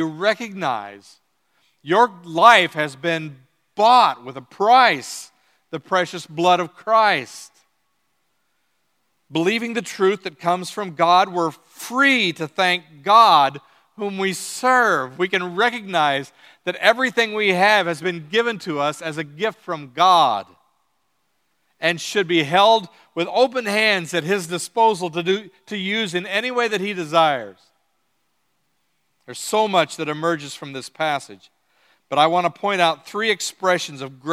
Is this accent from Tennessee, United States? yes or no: no; Iowa, United States; born there; also born or lived in Illinois / Wisconsin; now in Minnesota, United States; I've always lived in the Midwest. I was born in Iowa. I lived in Illinois for a long time, Wisconsin for 20 years, now Minnesota.